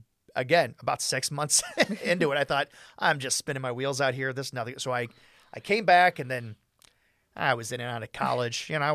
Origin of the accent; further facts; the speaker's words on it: Toledo, Ohio, United States; I moved back here when I was 6 years old, so just as I was starting first grade. So I was raised right here in Toledo.